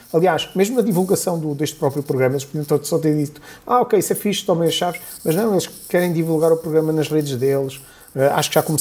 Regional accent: Covilhã, Centro, Portugal; eu sou da Covilhã, eu vivo na Covilhã, aliás, eu hoje estou na Covilhã.

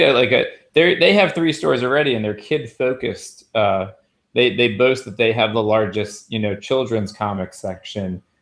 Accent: New York, United States; But that's even further past than where I grew up in Rockland County.

